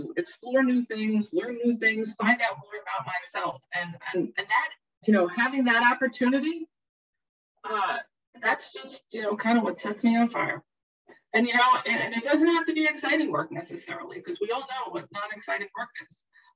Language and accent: English; New York City, New York, United States; it's one of the things I have loved about being a New Yorker. I've lived in Manhattan and close to Manhattan for my whole life, and the city.